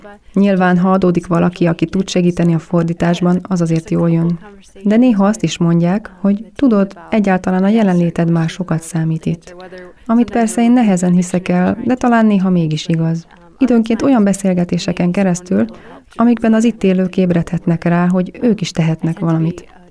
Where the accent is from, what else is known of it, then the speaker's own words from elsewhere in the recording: United States; Hungarian is a second language; Amerikának, legalábbis azon a részén, ahonnan én származom, ezek természetes dolgok.